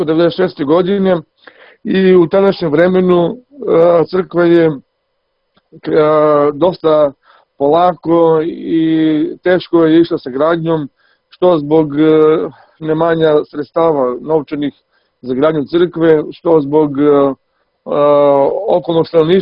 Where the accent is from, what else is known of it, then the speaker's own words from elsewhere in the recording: Gjilan, Gjilan District, Kosovo; Pa ja sam poreklom sa Kosova i Metohije, tačno iz Gnjilana. I ovdje sam ja ceo svoj, da kažem, život proveo na Kosovu